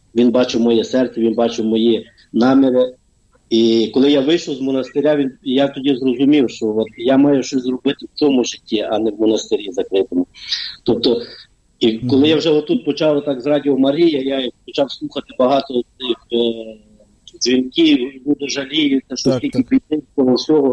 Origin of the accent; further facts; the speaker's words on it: Korysno, Lviv Oblast, Ukraine; moved away as an adult; я сам родом з Перемишлянщини, таке є село Корисно. Був там народжений. От, потім 20 років як за границею. От я в 2001 році як виїхав.